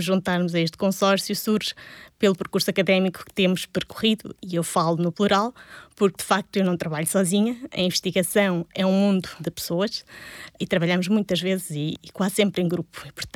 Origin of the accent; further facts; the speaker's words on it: Guimarães, Braga, Portugal; born there; moved away as an adult; now in Aveiro, Portugal; Bom, eu nasci em Guimarães. Vim para Aveiro realizar a licenciatura em Bioquímica e Química Alimentar